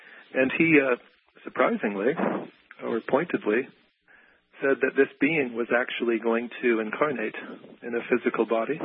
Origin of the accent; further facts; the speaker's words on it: California, United States; I'm from California.